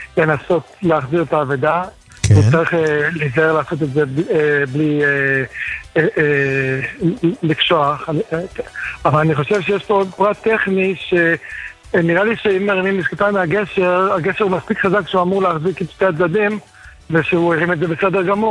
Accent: Bnei Brak, Tel Aviv District, Israel

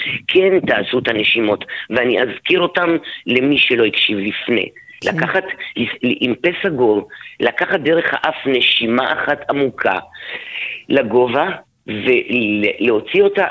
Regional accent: Ashkelon, Southern District, Israel; אני אשקלונית

